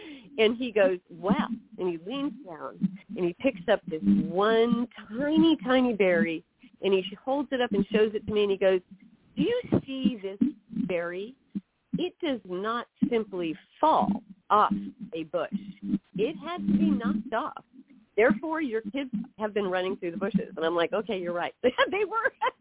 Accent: California, United States; moved away as an adult; also born or lived in Germany; here we are coming from California. And we were, you know, relatively young. We had this young family. And we arrived there in Germany.

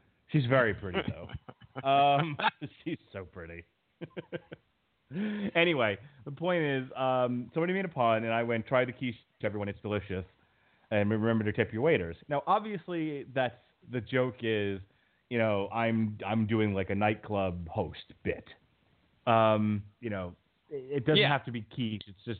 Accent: United States; And I say that as an American, so maybe there's British people who are just like, yep, we still feel this way

